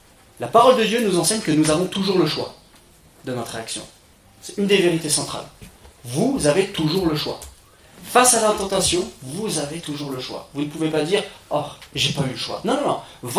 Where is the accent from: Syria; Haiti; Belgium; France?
France; francophone, moi je suis français